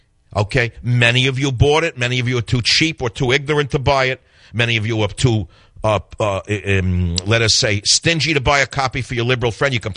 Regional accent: New York, United States; I saw it in 2 seconds because I grew up in New York.

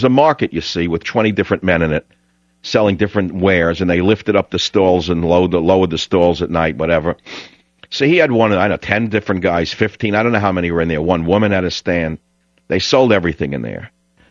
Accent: Nebraska, United States; So if you think I'm some rube from Nebraska who doesn't understand from yesterday, you're wrong. I grew up around gay people, straight people, black people, white people, Hispanic people, Asian people. So being a kid from a big city, this is how you grow up.

